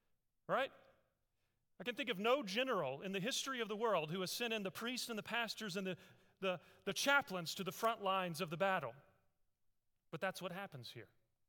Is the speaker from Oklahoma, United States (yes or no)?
yes; Lawton, Oklahoma, United States; Now, I grew up in Lawton, Oklahoma, which is joined with Fort Sill, Oklahoma, a United States Army post.